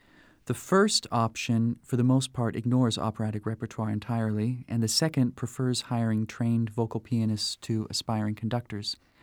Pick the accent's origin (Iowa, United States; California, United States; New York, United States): Iowa, United States; also born or lived in Kansas; While I was growing up in Iowa and Kansas, I was searching for a reason why American orchestras hire European music directors